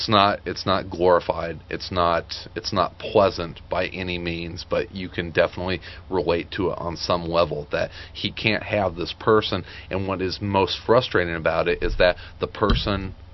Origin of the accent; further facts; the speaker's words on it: Marion, Illinois, United States; I grew up in Marion, Illinois, which for a long time was known as the federal prison that Leonard Peltier was incarcerated at.